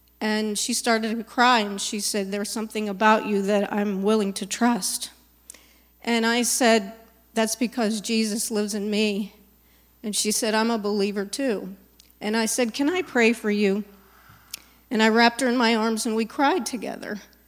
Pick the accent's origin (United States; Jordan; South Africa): Jordan; And we're from Jordan, and we're leaving in a couple months to go back home, and she's kind of here by herself.